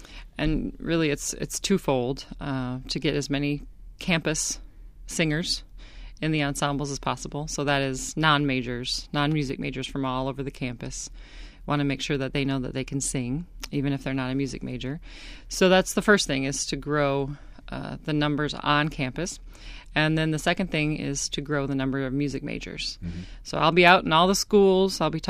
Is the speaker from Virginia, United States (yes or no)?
no; Green Bay, Wisconsin, United States; we saw it as a really good opportunity to sort of come back home, since I'm from Green Bay.